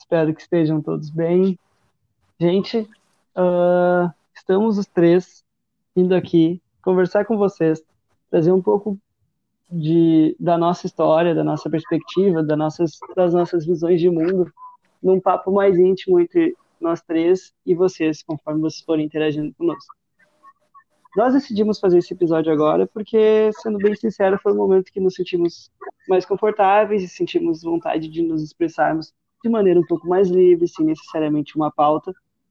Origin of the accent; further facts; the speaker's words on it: São Leopoldo, Rio Grande do Sul, Brazil; now in São Lourenço, Brazil; Eu sou natural de São Leopoldo, fui criado basicamente com a minha mãe e com o meu irmão, e tenho um irmão 8 anos mais velho. Hoje em dia eu moro em São Lourenço